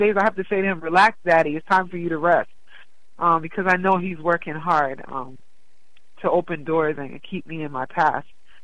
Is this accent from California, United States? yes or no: no; New York, United States; I grew up in New York with my dad. My mom left me in New York with my dad when I was 4 years old.